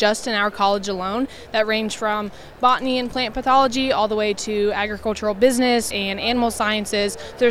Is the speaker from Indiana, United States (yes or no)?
yes; Rossville, Indiana, United States; My family farms just about 30 minutes outside of Lafayette. I grew up in Rossville, Indiana